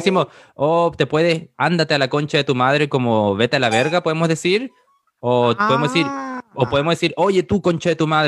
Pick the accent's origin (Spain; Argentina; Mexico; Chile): Chile; mira mi banderita chilena atrás. Yo soy chileno, aunque no lo crean, con mi puto acento, pero sí soy chileno